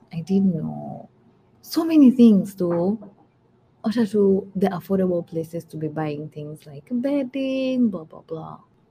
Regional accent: Eldoret, Uasin Gishu County, Kenya; I was born and raised in Eldoret.

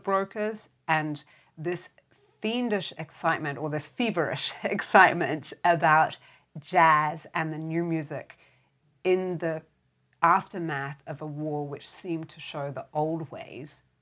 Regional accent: New Zealand; also born or lived in United Kingdom / United States / France / Netherlands; I am originally from New Zealand, but I've lived in New Zealand, in the UK, in America, and in France, as well as the Netherlands.

